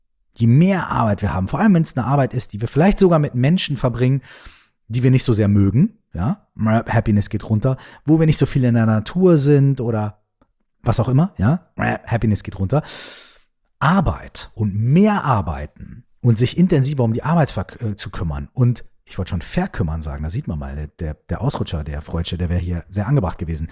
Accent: Minden, North Rhine-Westphalia, Germany; ich wohne in, weiß ich nicht, Minden, ja, meiner Heimatstadt.

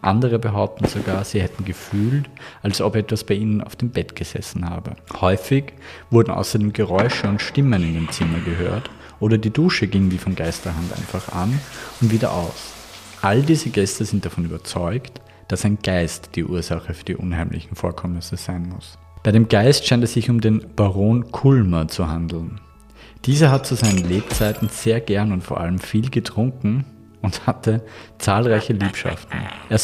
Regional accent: Vienna, Austria

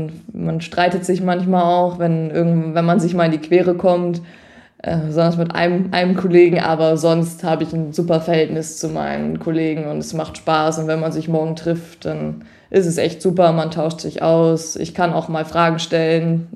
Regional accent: Lower Saxony, Germany; also born or lived in Hanover; ich bin noch in Hannover geboren und dann sind wir ein paar Monate später sind wir aufs Gestüt gezogen. Also wirklich, ich bin da komplett aufgewachsen.

